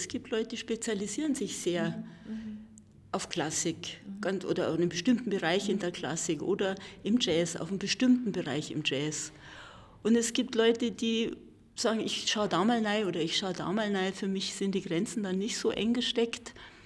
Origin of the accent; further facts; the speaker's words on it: Germering, Bavaria, Germany; also born or lived in Munich; lebe auf dem Bauernhof von meinen Urgroßeltern und bin da 1997 wieder hergezogen. Mein Vater ist in München groß geworden und ich bin in München geboren, aber in Germering dann aufgewachsen.